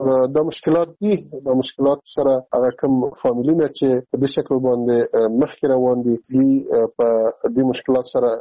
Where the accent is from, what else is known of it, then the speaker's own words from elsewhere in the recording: Afghanistan; زه چې په افغانستان کې یو وګړی یم، اوسېږم